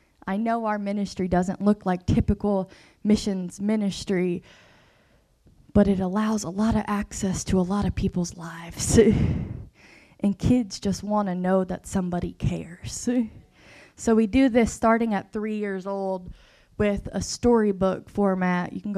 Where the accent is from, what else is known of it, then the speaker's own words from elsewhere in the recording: Kentucky, United States; The reality is I grew up in Kentucky, I'm from Kentucky, but I could spend the next 4 hours talking to you all and I will never be from Vanceburg.